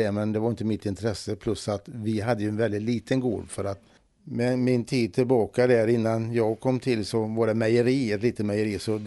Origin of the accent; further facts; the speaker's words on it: Herrljunga, Västra Götaland County, Sweden; Och den ligger närmare Od i Herrljunga kommun, där jag kommer ifrån. Så att det var som ung pojk och lyssnade på henne.